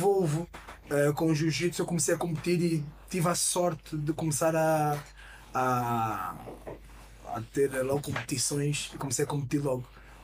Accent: Mozambique; now in Portugal; A gente veio de Moçambique, minha mãe disse: vocês vão viajar para longe para estudar.

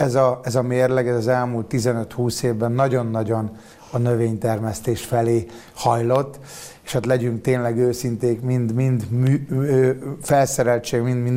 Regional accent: Hungary; És azért legyen egy kicsit jó kedvünk, hogyha magyarként gondolkodunk, a lokalizáció és a helyi élelmiszer előállítás azért most sokkal jobban előtérbe kerül

